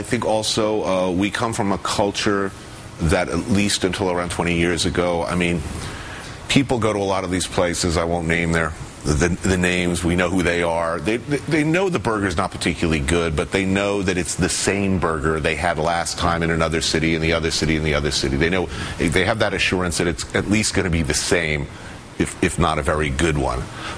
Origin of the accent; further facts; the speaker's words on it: United States; I also believe that as an American it's my right to order a burger medium rare.